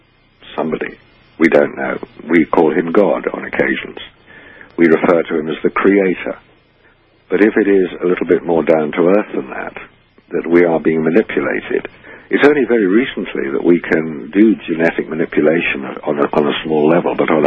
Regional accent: United Kingdom; maybe it's because I'm British

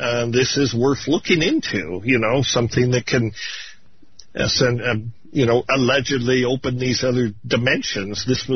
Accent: Ireland; And being Irish, we had this, this moniker

